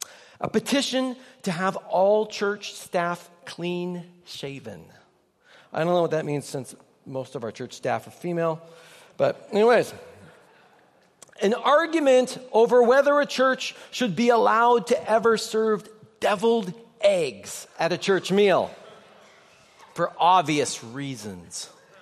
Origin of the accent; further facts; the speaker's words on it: Nelson, British Columbia, Canada; I grew up in Nelson, British Columbia, and the very first church I attended was Trinity United Church of Canada in Nelson, BC.